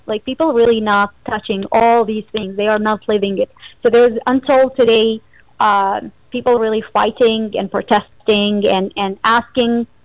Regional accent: Iraq; And pretty much I was born and raised in Iraq, and my family, majority of them still in Iraq, and some have left or were forced to leave.

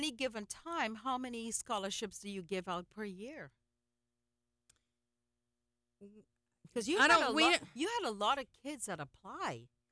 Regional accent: Trinidad & Tobago; which I'm from Trinidad, so I know all about the Carib beer.

